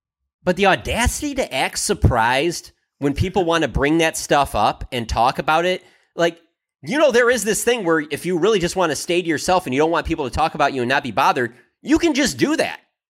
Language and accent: English; Detroit, Michigan, United States; I got a good question for you as being a longtime Lions fan, growing up in Detroit.